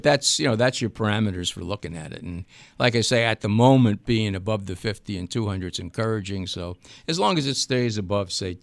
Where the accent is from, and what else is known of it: New York City, New York, United States